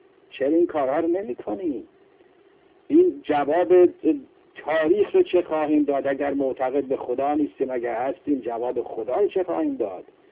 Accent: Iran; در حال این روی غمناک من برای وطنم، وطن عزیزم ایران.

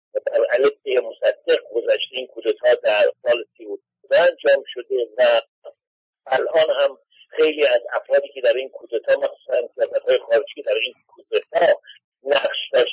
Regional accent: Iran; من به عنوان یک ایرانی که به مصدق و راه مصدق پایبند بوده و هستم

